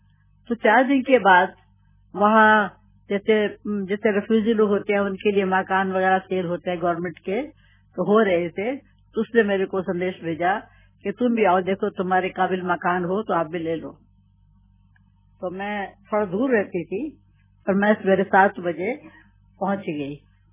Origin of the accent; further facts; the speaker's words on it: Pakistan; now in India; हम पाकिस्तान से भी आए हैं